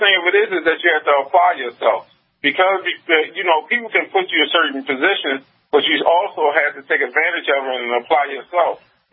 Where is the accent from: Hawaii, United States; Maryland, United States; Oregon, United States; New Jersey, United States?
Maryland, United States; also born or lived in Queens, New York; I came from the Queensbridge jungle. I came from the Queens Project jungle, and when we moved to Maryland, I grew up in not the best of neighborhoods until my mom really got out of college